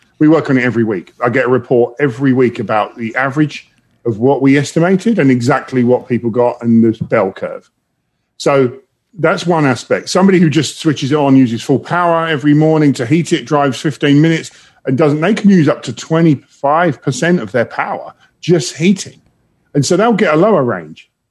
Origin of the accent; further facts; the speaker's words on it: London, United Kingdom; moved away as an adult; now in Detroit, United States; you may have noticed I'm from London originally